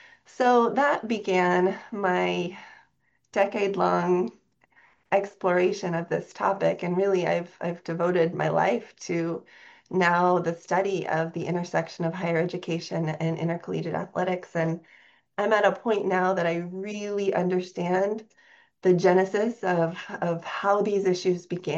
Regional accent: Sunriver, Oregon, United States; also born or lived in Portland; I'm original Oregonian, so I feel like I'm coming back to my roots.

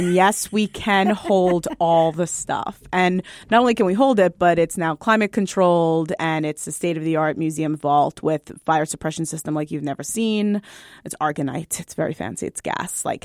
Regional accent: New York, United States; now in Albuquerque, United States; Well, first of all, I'm born and bred in New York, born and raised and bred, I guess all of it in New York. It's never been easy to leave that city.

